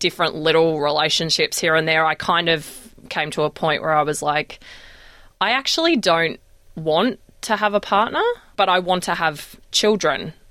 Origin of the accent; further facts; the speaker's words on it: Melbourne, Victoria, Australia; also born or lived in Sydney / Eden; So originally I was born in Sydney 41 years ago and moved to Melbourne when I was around 8 years old.